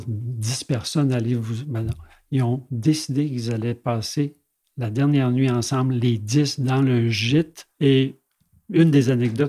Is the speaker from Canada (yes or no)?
yes; Gaspé, Quebec, Canada; moved away as an adult; Donc, je suis revenu chez moi. La baie des Chaleurs, c'est mes origines familiales. Je suis né à Gaspé. Mes parents, ma mère de Bonaventure, 100% acadienne, et mon père de New Richmond, et je dirais 85% acadien.